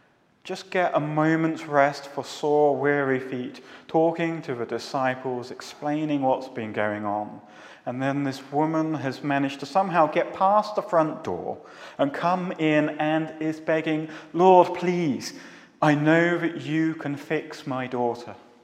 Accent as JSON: {"language": "English", "region": "England", "country": "United Kingdom", "said": "We are Gentiles, not even from the Holy Land. We are from England, from Britain, from other countries around the world, but living and residing here in this moment."}